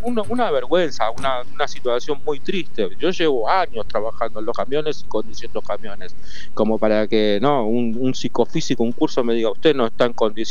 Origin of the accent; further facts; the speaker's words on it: Argentina; yo quiero la Argentina, quiero mi país